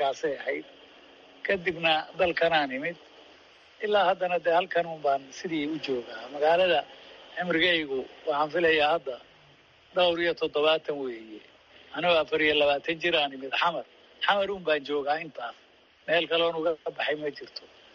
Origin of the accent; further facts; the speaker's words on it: Somali Region, Ethiopia; waxaan kusoo barbaaray dalka Ethiopia oo qoomiyad ku joogaan deegaanka Soomaalida, especially weliba Soomaalidii oromada, halkaasaan kusoo barbaaray